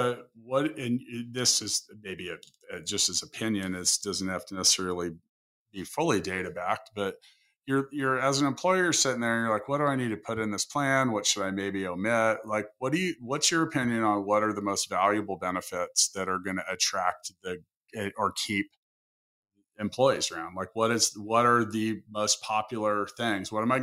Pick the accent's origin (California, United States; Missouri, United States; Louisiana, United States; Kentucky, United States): Missouri, United States; Kansas City; NavMD is here in my hometown of Kansas City